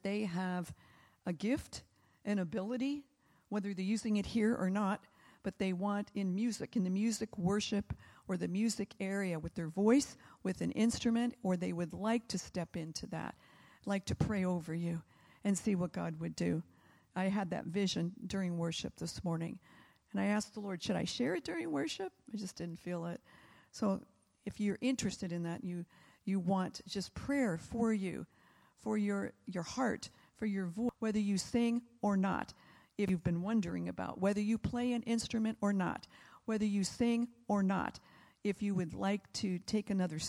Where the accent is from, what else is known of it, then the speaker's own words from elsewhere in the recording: United States; Hey, I'm from America.